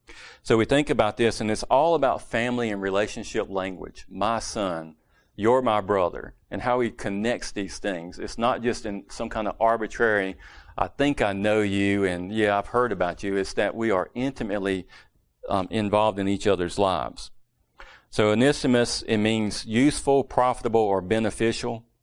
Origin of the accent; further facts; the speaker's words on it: Reidsville, North Carolina, United States; accent: southern; I took it as a derogatory because of my southern slow accent, and it's not clean, and it's not sophisticated. And I was like, no, I'm from Reedsville with a hard V.